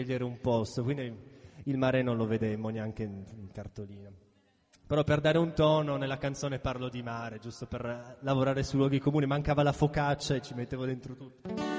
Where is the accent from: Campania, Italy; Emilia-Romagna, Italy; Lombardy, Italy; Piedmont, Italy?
Piedmont, Italy; Turin; Io vengo da Torino, per cui ho la grossa sfiga che il mare lì non c'è, per cui per noi piemontesi il mare significa andare in Liguria.